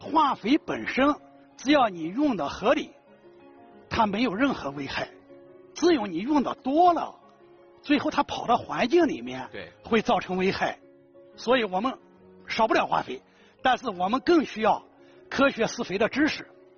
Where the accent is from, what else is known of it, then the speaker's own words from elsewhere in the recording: Shaanxi, China; 我经常会开玩笑说我就是典型的吃面长大的，因为我们陕西面条馒头没有蔬菜没有肉